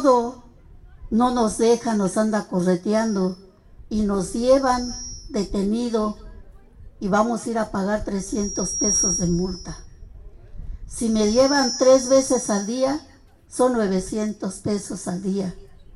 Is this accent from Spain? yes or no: no; State of Mexico, Mexico; now in Mexico City, Mexico; Yo también soy indígena, hablo la lengua mazahua, vengo del Estado de México y resido en la Ciudad de México.